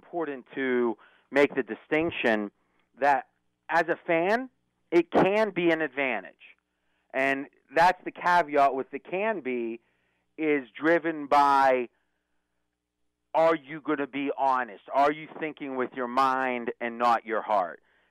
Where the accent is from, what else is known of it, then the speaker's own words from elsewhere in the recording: Pennsylvania, United States; I grew up near Pittsburgh.